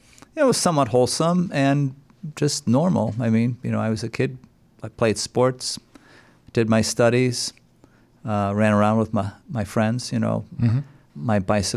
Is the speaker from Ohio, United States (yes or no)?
yes; Parma Heights, Ohio, United States; I grew up in Parma Heights and Parma, mostly Parma Heights.